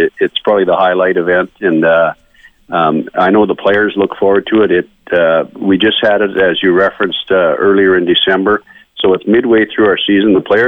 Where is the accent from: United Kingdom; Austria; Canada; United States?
Canada; Flin Flon, Manitoba; Well, I grew up in Flin Flon, Manitoba, which was a tremendous environment to grow up in as a young boy. I was born in the late 50s, so I'm 61. I played all my minor hockey there, junior hockey with the Flin Flon Bombers for 3 years.